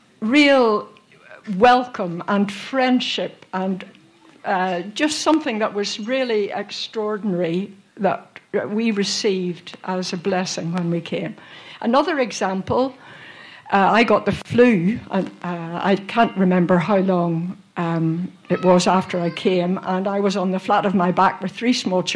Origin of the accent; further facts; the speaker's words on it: Northern Ireland, United Kingdom; now in London, United Kingdom; because we came from Northern Ireland, which is a different place these days, but in those days it was a very insular, parochial society.